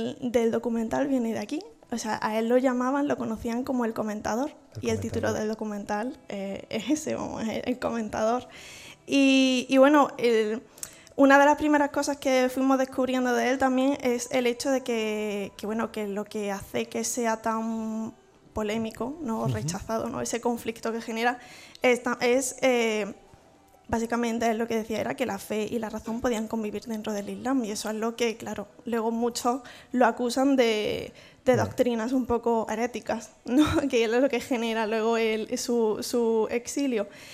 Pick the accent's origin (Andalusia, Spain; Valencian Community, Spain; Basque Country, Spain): Andalusia, Spain; Córdoba; yo soy de Córdoba